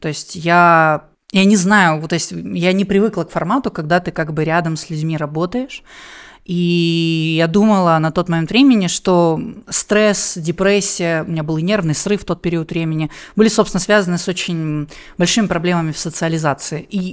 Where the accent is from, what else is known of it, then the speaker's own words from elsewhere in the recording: Rostov-on-Don, Rostov Oblast, Russia; то есть я как бы из Ростова-на-Дону